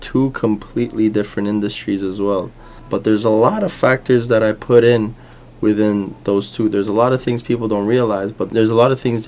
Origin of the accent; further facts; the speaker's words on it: Montreal, Quebec, Canada; now in Toronto, Canada; I'm from Montreal, Canada, and I'm a stylist at Glassbox Barbershop now in Toronto. I've been here for the last 3 years